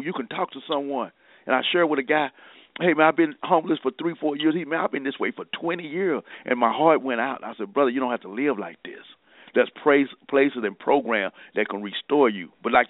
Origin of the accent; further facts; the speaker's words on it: Dallas, Texas, United States; I grew up in South Dallas. I know what those streets are all about.